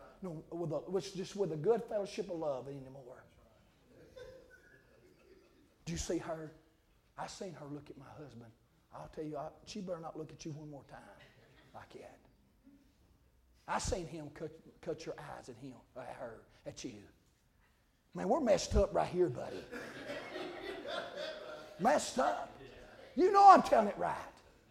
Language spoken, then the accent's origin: English; Grundy County, United States; I was raised in Grundy County where they steal hubcaps and grow marijuana and they fight all their life. And they love to fight in Grundy County. I was raised up fighting.